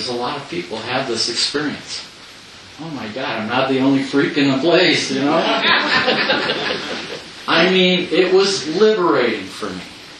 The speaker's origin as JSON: {"language": "English", "town": "Sedona", "region": "Arizona", "country": "United States", "tie": "born or raised there", "said": "Part of my younger years, I grew up in Sedona, Arizona."}